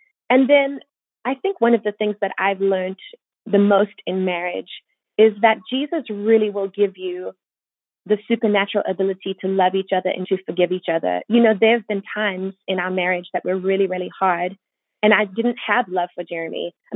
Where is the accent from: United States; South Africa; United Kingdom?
South Africa; And I was born and raised in South Africa. So my band is South African.